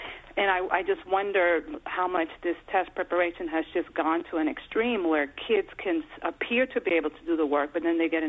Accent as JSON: {"language": "English", "town": "New York City", "region": "New York", "country": "United States", "tie": "born or raised there", "lives_now": "Montclair, United States", "said": "I grew up in the South Bronx, and I'm now living in Montclair, New Jersey, raising my own children."}